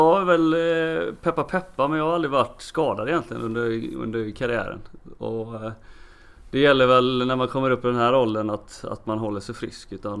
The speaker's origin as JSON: {"language": "Swedish", "town": "Billdal", "region": "Västra Götaland County", "country": "Sweden", "tie": "born or raised there", "said": "Jag är född och uppväxt i Bildal, utanför Göteborg. Jag bor även nu"}